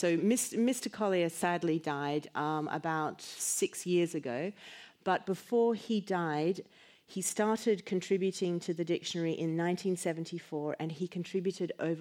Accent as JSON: {"language": "English", "town": "Brisbane", "region": "Queensland", "country": "Australia", "tie": "born or raised there", "said": "And Mr. Collier lived in Brisbane, which happened to be my hometown"}